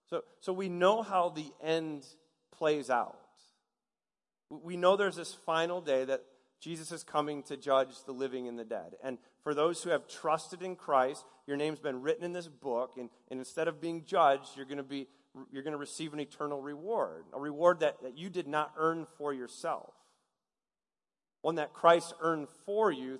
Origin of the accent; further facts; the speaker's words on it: Michigan, United States; and I'm not from Georgia. I grew up in Michigan